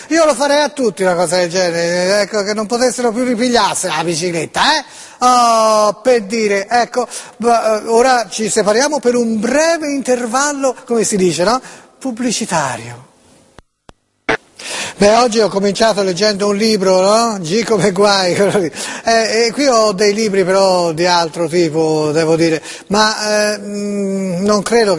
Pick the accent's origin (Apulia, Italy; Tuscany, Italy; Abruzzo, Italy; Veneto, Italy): Tuscany, Italy; Siamo toscani